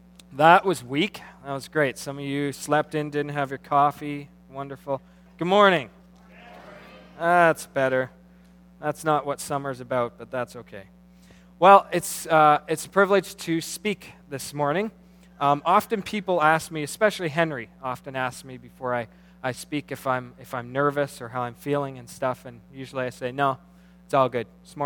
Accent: Scarborough, Ontario, Canada; born there; I was born December 21st, 1974. That makes me 37 right now. I was born a preemie in Scarborough

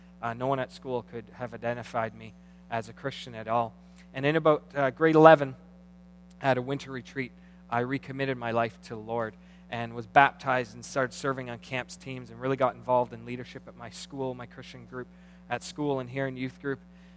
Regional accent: Scarborough, Ontario, Canada; born there; I was born December 21st, 1974. That makes me 37 right now. I was born a preemie in Scarborough

